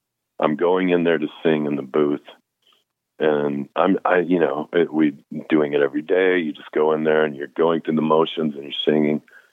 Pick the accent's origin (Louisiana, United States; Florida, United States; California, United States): Florida, United States; Jacksonville; we grew up in Jacksonville together.